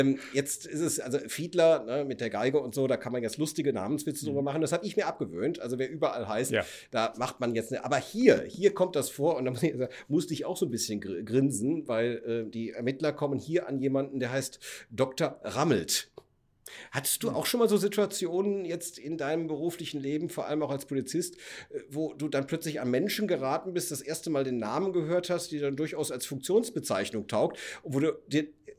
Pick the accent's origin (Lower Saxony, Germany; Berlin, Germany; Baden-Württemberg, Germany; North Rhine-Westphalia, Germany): North Rhine-Westphalia, Germany; Cologne; ich komme aus Köln